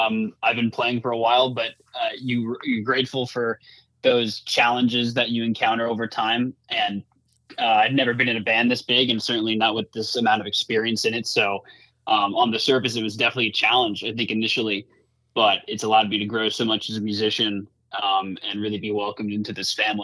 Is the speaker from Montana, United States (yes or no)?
no; New York, United States; Yeah, I was 3 years old. I grew up on Long Island and lived near a guitar shop